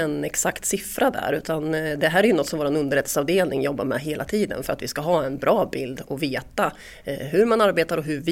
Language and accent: Swedish; Linköping, Östergötland, Sweden; Men jag är från Linköping så jag var tillbaka hit runt 2011-2012